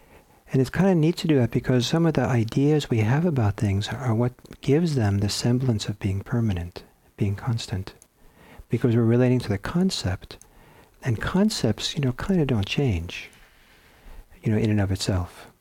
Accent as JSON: {"language": "English", "country": "Italy", "tie": "born or raised there", "said": "When I was in growing up in Italy, I loved walking through the parks"}